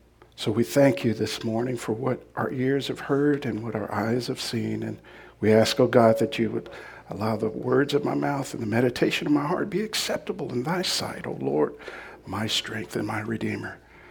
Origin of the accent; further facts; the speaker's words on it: California, United States; Both of us are from California, so we're returning. I'm from the Northern California area